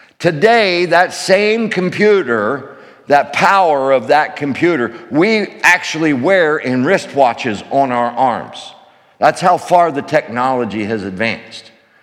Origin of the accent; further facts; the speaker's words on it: Glen Rock, Pennsylvania, United States; I'm a redneck from Glen Rock, Pennsylvania, hence the accent.